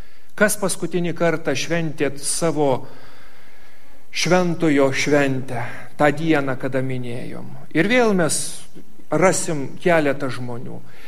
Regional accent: Samogitia, Lithuania; kaip žemaičiai mes sakom, žėlaunos

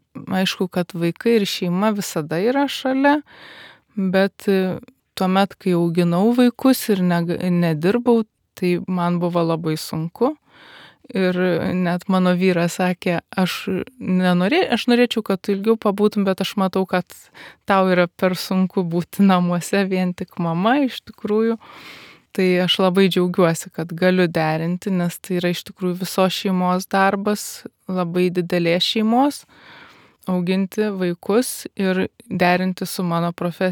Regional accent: Kaunas, Kaunas County, Lithuania; parašyta Rimgaudų kaimas, bet dabar tai yra Kauno rajonas ir visą savo gyvenimą praleidau, užaugau, subrendau ir dirbu kaip gydytoja dabar Kaune.

